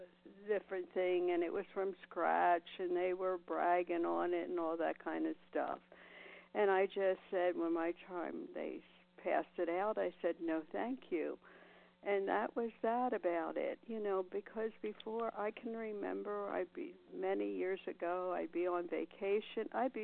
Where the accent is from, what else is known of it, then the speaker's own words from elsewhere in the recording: Nevada, United States; Sorry, I'm from Nevada.